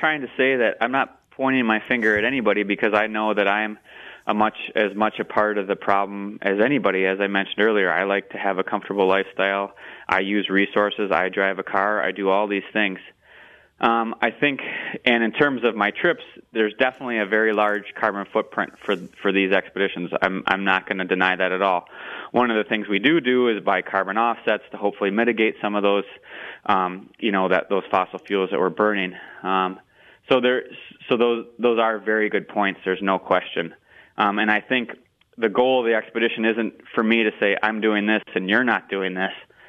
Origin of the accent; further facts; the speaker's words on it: Wisconsin, United States; You know, I'm from Wisconsin. We've got Timbs Hill, the highest point, which is, I don't know, 1,300 feet or something like that.